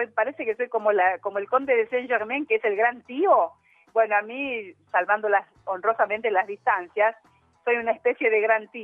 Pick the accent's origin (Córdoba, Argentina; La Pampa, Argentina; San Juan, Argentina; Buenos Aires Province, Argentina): Buenos Aires Province, Argentina; Garín; Y mira, yo nací acá en Garín.